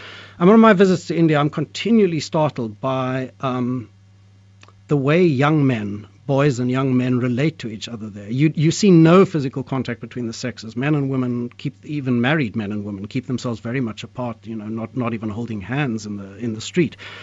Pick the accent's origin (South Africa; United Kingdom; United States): South Africa; I grew up with this in South Africa